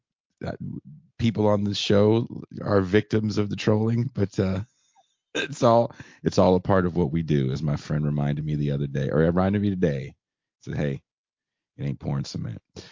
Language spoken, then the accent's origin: English; California, United States; And then I'm from the Bay Area.